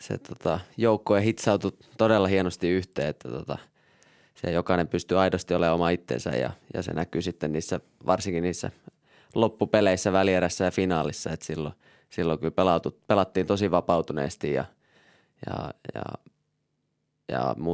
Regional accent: Storvreta, Uppsala County, Sweden; Joo, siellä itsekin pienenä monesti kävi Uppsalassa siellä Storvreta kotikonnoilla.

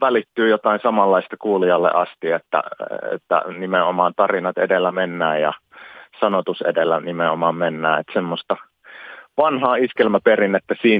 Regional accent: Savonia, Finland; ja mä olen savolainen iskelmäartisti

